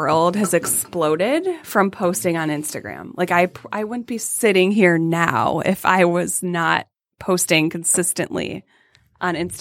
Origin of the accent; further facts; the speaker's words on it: Detroit, Michigan, United States; also born or lived in Hamtramck; I was born in Hamtramck. I was raised in Detroit for some time as a young child.